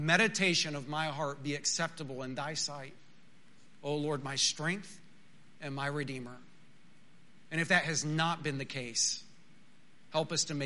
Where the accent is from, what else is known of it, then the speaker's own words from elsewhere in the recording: Texas, United States; accent: West Texas; I grew up in West Texas, and everyone there has a distinct accent. Now, I've never thought that I had a bad West Texas accent.